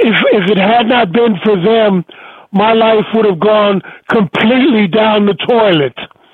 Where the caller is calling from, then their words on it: Bavaria, Germany; I'm calling from 15 minutes outside of Munich, Germany.